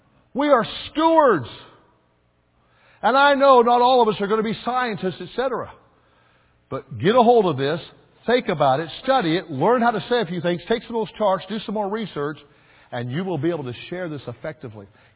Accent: Kansas, United States; I grew up in Kansas. You ever heard of the Dust Bowl days?

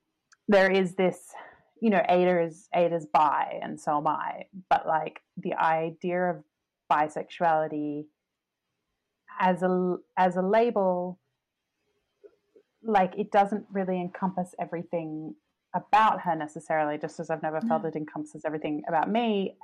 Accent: Australia; now in United Kingdom; there is something unique about the experience as an Australian of like dating British people.

